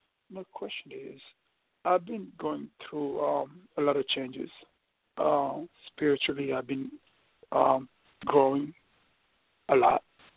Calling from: New York City, New York, United States; New York City.

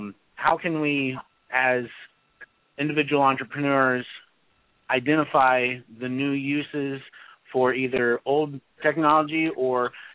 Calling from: Indiana, United States; also born or lived in Illinois; My area code on the board there would indicate I'm in West West Central Illinois, but I'm actually in Northeast Indiana. I just kept my old cell phone number.

